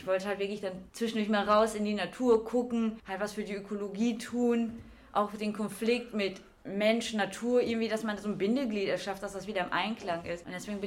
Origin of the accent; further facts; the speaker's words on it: Kalkar, North Rhine-Westphalia, Germany; ich bin in Kalkar groß geworden und dann nur fürs Studium weggezogen und nachher wieder hier hingekommen. Also ich bin auch quasi ein klassisches Kind des Niederrheins.